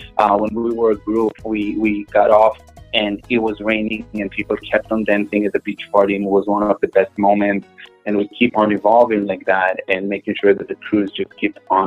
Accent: Israel; I was born and raised in Israel. Both of my parents are not from Israel. They met there and they stayed there. My mom is Argentinian. My dad is Turkish with a Spanish background, so he spoke Spanish as well

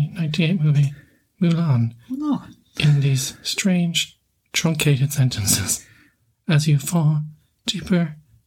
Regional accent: Ireland; See, as an Irish person, my instinct is to say hour.

